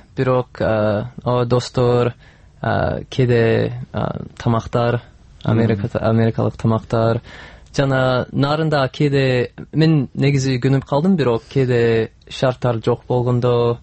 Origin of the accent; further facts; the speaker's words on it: Montana, United States; Kyrgyz is a second language; now in Kyrgyzstan; Штат Монтанадан келдим. Ал жана мен Нарын өзүндө жашагам.